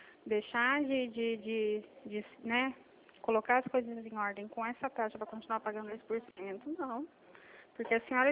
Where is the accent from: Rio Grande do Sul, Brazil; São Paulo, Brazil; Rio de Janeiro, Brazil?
São Paulo, Brazil; Presidente Prudente; Eu sou de Presidente Prudente, Estado de São Paulo.